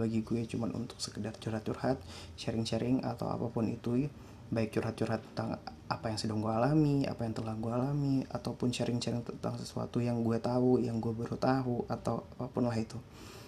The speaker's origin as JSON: {"language": "Indonesian", "region": "Aceh", "country": "Indonesia", "moved": "as an adult", "lives_now": "Jakarta, Indonesia", "said": "karena asal gue itu jauh, gue asalnya dari Aceh."}